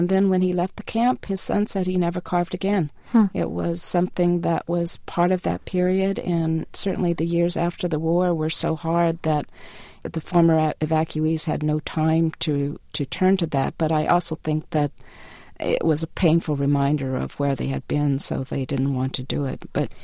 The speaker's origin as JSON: {"language": "English", "country": "United States", "said": "I know I'm proud of them because I'm Japanese American"}